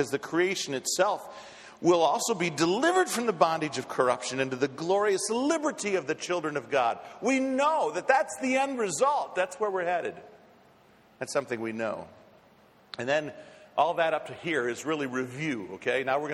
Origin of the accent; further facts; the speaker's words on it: Minneapolis, Minnesota, United States; born there; because I was born in Hennepin County, Minneapolis, Minnesota.